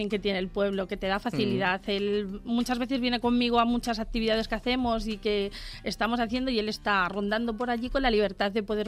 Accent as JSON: {"language": "Spanish", "town": "Mejorada del Campo", "region": "Community of Madrid", "country": "Spain", "tie": "born or raised there", "said": "nací en Madrid y luego desde muy pequeña he vivido casi todo el tiempo en Mejorada, San Fernando de Henares, toda la zona del corredor del Henares."}